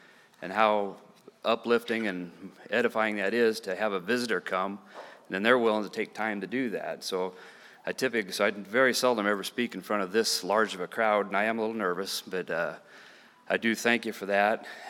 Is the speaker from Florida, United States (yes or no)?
no; Nebraska, United States; I'm from Nebraska.